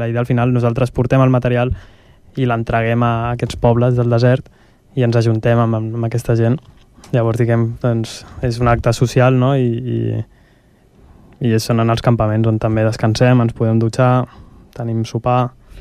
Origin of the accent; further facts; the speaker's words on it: Sant Cugat del Vallès, Catalonia, Spain; sobretot de Sant Cugat, al final som d'aquí de tota la vida